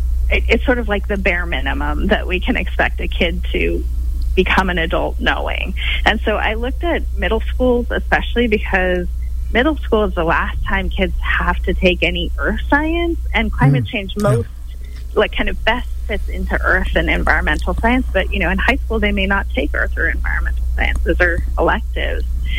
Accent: Chico, California, United States; I'm actually from Chico. I grew up in Chico, graduated from Chico High School, and I went to Chico Junior High.

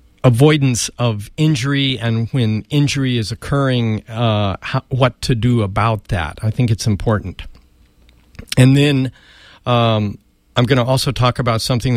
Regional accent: Chico, California, United States; Okay, Chico's my hometown, so summer's always been hot here, right?

